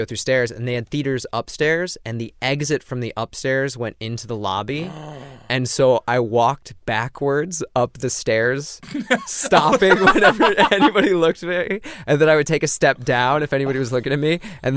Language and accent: English; Chicago, Illinois, United States; also born or lived in Michigan; I mostly grew up in Chicago. I grew up in Chicago, but we split time in Michigan